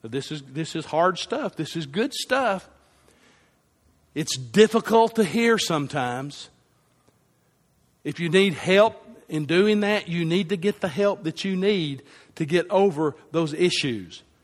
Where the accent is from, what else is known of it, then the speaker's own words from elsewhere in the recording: United States; I am an American. I have a responsibility as American to support my country